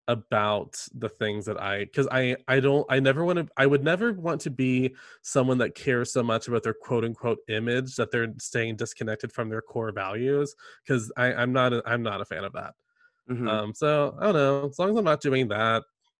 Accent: Deep South, United States; I grew up in the Deep South, and not only in the Deep South, but I grew up like in the country in the Deep South.

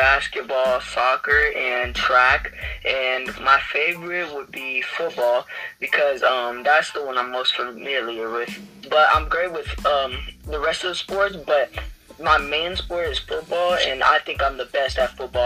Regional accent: Tampa, Florida, United States; A few things about me is that I am from Tampa, Florida.

